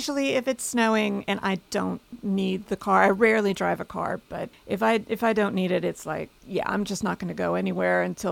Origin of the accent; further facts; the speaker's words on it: Texas, United States; for me, growing up in Texas, the first time I saw snow was in Canada.